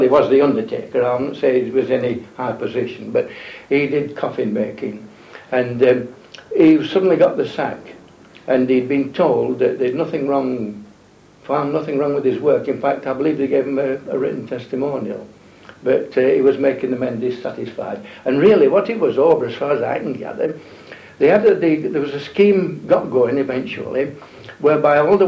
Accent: Preston, North West England, United Kingdom; also born or lived in Bradford; I was born in Bradford, 1906, and the next thing I knew, we were in Preston. Apparently, we came 1907.

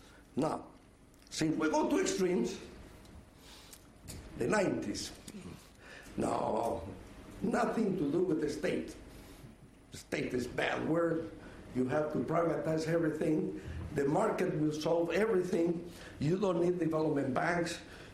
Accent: Bolivia; I'm from a poor country, I'm from Bolivia.

